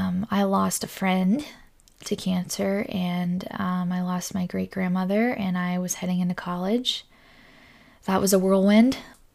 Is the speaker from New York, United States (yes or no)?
no; Indiana, Pennsylvania, United States; I'm from Indiana, PA.